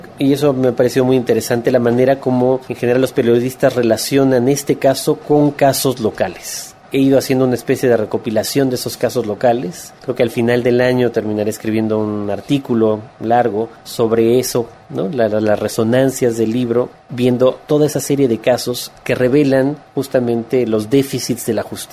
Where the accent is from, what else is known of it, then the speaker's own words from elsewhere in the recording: Mexico; en el caso de México, en mi país